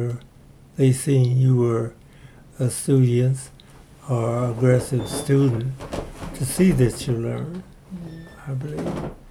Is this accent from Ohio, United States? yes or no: no; Indianapolis, Indiana, United States; Well, I went to grade school there in my community, which was Hallville.